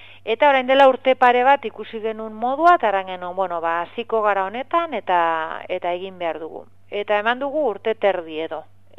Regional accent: Basque Country, Spain; inguru euskaldun batin bizi gara, euskalduna gara, euskaraz ikasi dugu

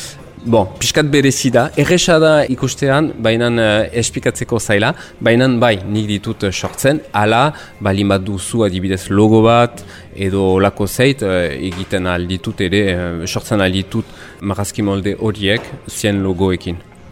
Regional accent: Mauléon, Nouvelle-Aquitaine, France; Ni Maulekoa naiz ere, Xibotara naiz

